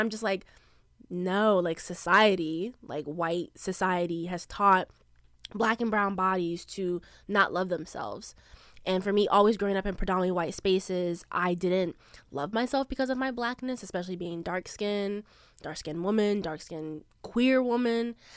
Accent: Alabama, United States; also born or lived in Chesapeake, Virginia; I am originally from Alabama and lived in Chesapeake, Virginia for well over a decade, I think.

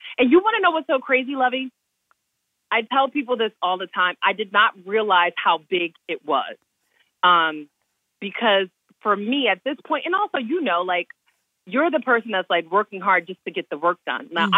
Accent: New Jersey, United States; I mean, growing up in the Oranges is so close, and outside of Newark is so close to the city.

